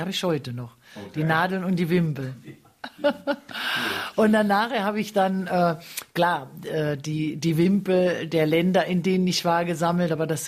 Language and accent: German; Saarland, Germany; das Besondere für mich am Saarland ist, es ist meine Heimat. Hier wohnen alle meine Verwandten und alle Menschen, mit denen ich groß geworden sind